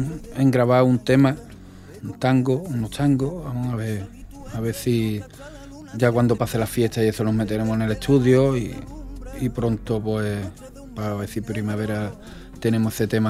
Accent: San Fernando, Andalusia, Spain; Sí, yo llevo la isla. Por donde voy, llevo la isla, porque me siento cañailla, me siento isleño, y después cuando voy por allá afuera también, yo soy gaditano, ¿no? A mí me gusta mi Cádiz, todo.

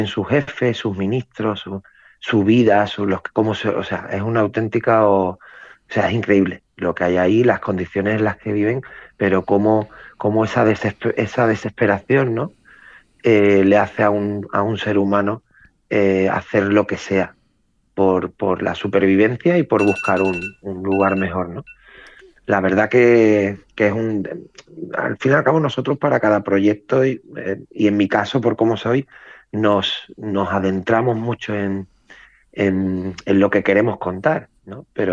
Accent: Jerez, Andalusia, Spain; es una peli que al fin y al cabo se hacía en Jerez. Y yo siempre he trabajado fuera y se hacía en mi tierra, en mi ciudad

